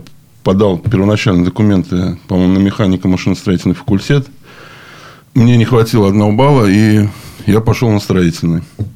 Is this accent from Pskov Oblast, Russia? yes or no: yes; Pskov, Pskov Oblast, Russia; Родился в Пскове, вырос тоже в Пскове. Закончил 19-ю школу. Наш Псковский государственный университет дальше.